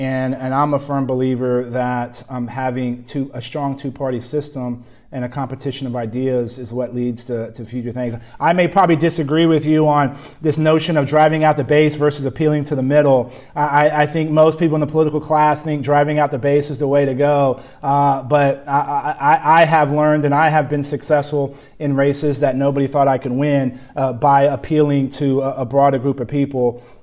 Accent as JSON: {"language": "English", "town": "San Antonio", "region": "Texas", "country": "United States", "tie": "born or raised there", "said": "When I look at where I grew up in San Antonio and my experiences at Texas A&M and growing up in Texas"}